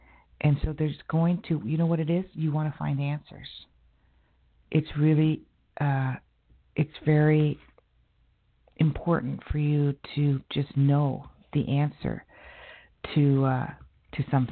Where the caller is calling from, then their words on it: Toronto, Ontario, Canada; I'm calling from the Toronto, Canada area